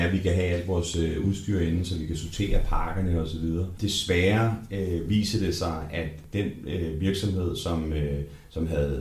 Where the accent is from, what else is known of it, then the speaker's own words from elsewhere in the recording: Capital Region of Denmark, Denmark; Og så jeg selv er født og opvokset på Vestegnen, så jeg kender Glostrup.